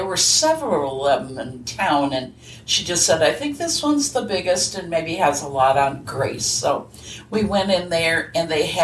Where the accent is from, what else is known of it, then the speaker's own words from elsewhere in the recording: Red Wing, Minnesota, United States; I grew up in Red Wing, Minnesota, and then went to St. Cloud State for my college.